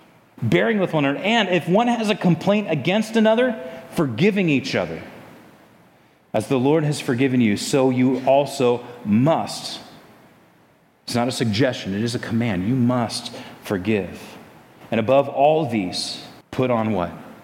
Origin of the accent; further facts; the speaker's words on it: California, United States; The fact that you can embrace me as a Californian shows that you love me, that God is at work.